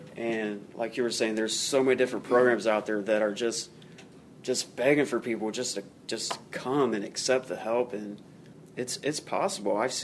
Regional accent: Lima, Ohio, United States; now in Dayton, United States; I am 33 years old. I am from Lima, Ohio. I've been in the Dayton area since August 25th of last year.

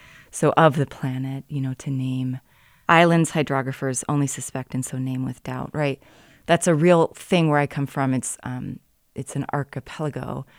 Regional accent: Alaska, United States; growing up in Southeast Alaska, naming was brought early to me.

